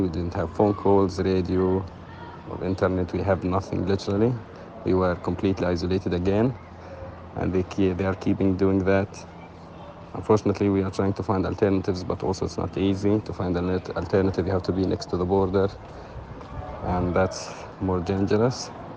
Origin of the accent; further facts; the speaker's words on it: Jabalia, Gaza Strip, Palestine; I'm born and raised in Jabalia camp as a refugee. My entire family, my father, my grandfather, we lived our entire life in Jabalia camp.